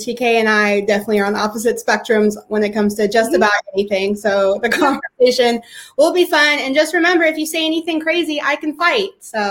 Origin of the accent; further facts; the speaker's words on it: Louisville, Kentucky, United States; but also West Indian from Louisville, Kentucky. You know what I'm saying? So I'm country.